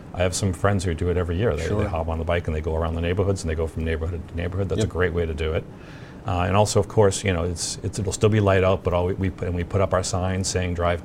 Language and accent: English; New England, United States; No, as I say before, we're from New England, we're just gonna gut it out.